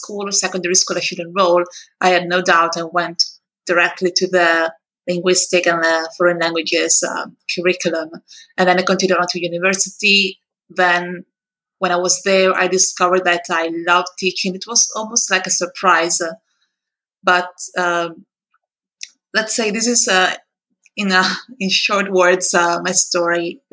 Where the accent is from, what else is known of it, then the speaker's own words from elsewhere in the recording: Italy; English is a second language; now in Spain; I am originally from Italy, currently living in Spain. And I'm an Italian teacher